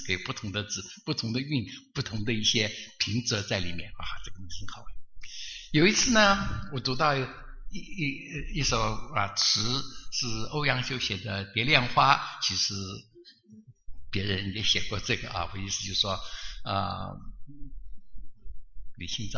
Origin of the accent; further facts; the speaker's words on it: Taiwan; also born or lived in Chongqing, China; 我是生在1940年抗战的时候，生在重庆，所以父亲带了我们到处跑来跑去